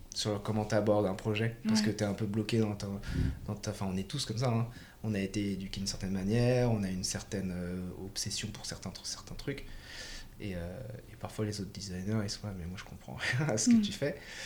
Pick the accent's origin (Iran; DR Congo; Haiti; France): France; moved away; ça fait longtemps qu'on est parti de France